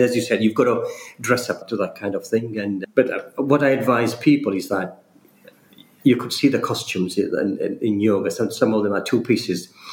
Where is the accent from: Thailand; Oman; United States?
Oman; And I say, I'm from Oman. Oh, where is Oman? I have to always explain. We are in the Gulf, but we're in the southern Gulf. So on our north side, we are bordering UAE.